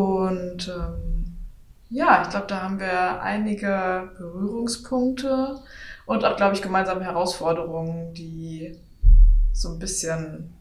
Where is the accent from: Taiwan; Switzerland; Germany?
Germany; Bergen, Mecklenburg-Vorpommern; born there; Inselkinder. Ich bin auch in Bergen geboren.